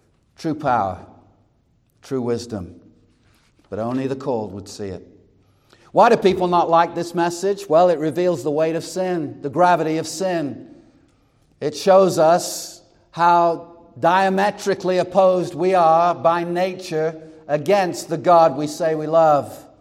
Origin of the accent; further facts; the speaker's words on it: North West England, United Kingdom; country, I know what it means.